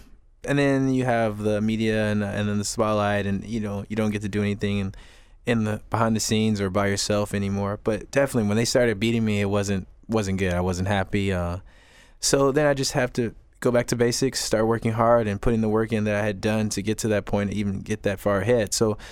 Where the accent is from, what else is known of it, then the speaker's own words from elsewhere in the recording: Chicago, Illinois, United States; You know, I grew up in Chicago indoors.